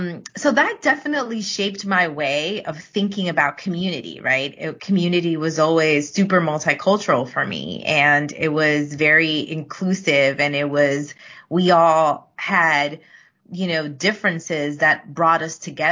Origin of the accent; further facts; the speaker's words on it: New York, United States; that was something that I loved, you know, growing up in New York.